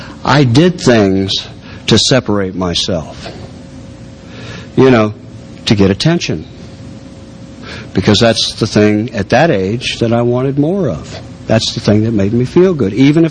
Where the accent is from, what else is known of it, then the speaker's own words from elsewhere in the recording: Buffalo, New York, United States; born there; I was born in Buffalo, New York, right near Niagara Falls, and my father was, in fact, alcoholic.